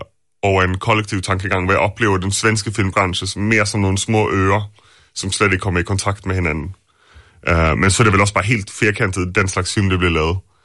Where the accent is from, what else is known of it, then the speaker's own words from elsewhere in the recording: Gothenburg, Västra Götaland, Sweden; moved away as an adult; now in Denmark; Jeg kendte jo slet ikke nogen i Danmark. Jeg flyttede hertil fra Göteborg, da jeg var 20.